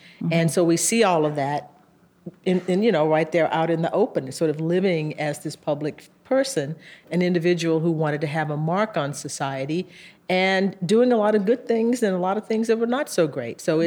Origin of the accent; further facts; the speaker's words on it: the South, United States; Exactly. Well, yeah, history was something that I was making, and I was very aware of that.